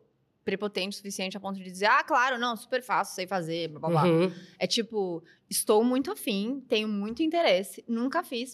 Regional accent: Brazil; Oi, eu sou do Brasil! Vem aqui! Eu vim de longe!

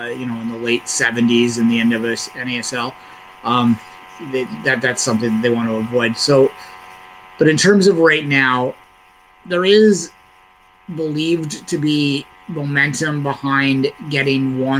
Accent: Belleville, Ontario, Canada; You put a team like this in my hometown, Belleville, Ontario

